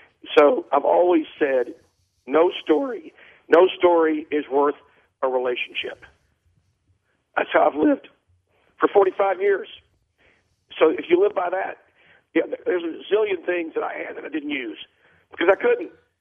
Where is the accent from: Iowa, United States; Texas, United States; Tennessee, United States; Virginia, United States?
Texas, United States; Hempstead; When I was growing up in Hempstead, Texas, I dreamed of being a sportscaster on TV in Houston.